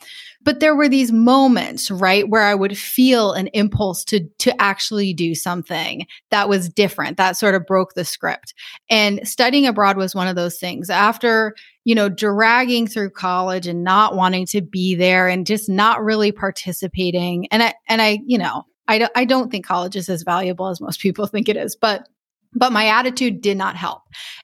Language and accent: English; Rhode Island, United States; because I grew up in Rhode Island. I went to college in Rhode Island. Like, I just stayed in Rhode Island.